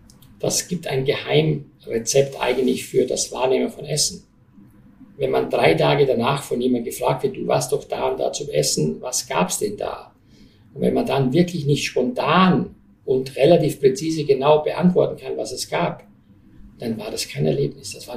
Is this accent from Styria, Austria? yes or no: yes; Styria, Austria; Leute, ich komme aus der Oststeiermark.